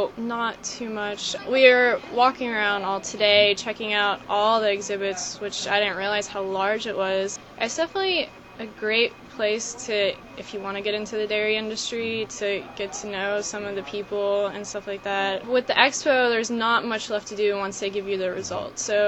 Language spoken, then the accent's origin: English; Marietta, Georgia, United States; I am from Marietta, Georgia. I am a third year at the University of Georgia.